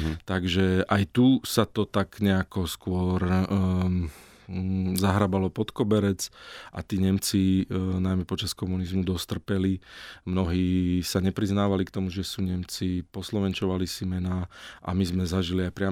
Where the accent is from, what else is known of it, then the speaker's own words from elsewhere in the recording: Prievidza, Trenčín Region, Slovakia; lebo pochádzam z Prievidze